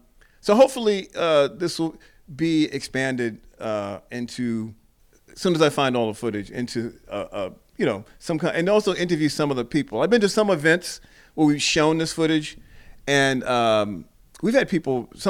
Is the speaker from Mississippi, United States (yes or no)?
no; New York, United States; Well, you know, I grew up in New York, so it was a basketball town.